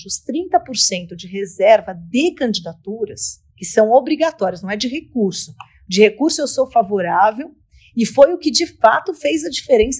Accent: Brazil; mas somos nós, brasileiros

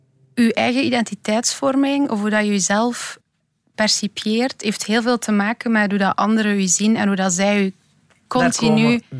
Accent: Belgium; Dus op dat vlak ben ik Belg.

